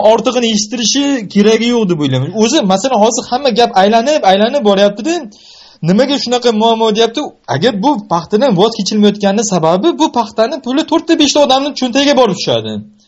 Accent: Samarkand, Samarqand Region, Uzbekistan; Men asli Samarqandliman, asli.

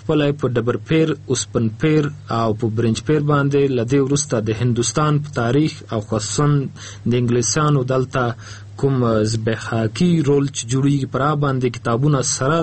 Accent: Afghanistan; زه خو خپل د افغانستان یم، اوس مهال په کابل کې ژوند کوم، د پانتون استاد یم،

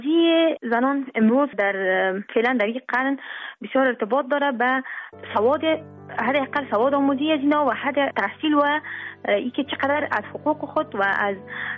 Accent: Afghanistan; ما یک شخص هستم که در امی جامعه افغانستان بزرگ شدیم

